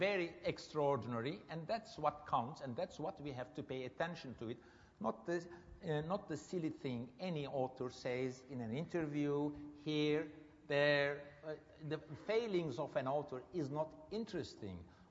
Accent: Istanbul, Turkey; I'm a Turk. I'm coming from Istanbul. I'm heavily embedded in my culture.

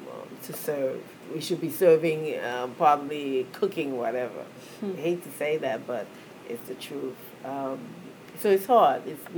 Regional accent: New York City, New York, United States; I'm from New York City. My parents are Haitian. You can say I'm American Haitian because I was born here.

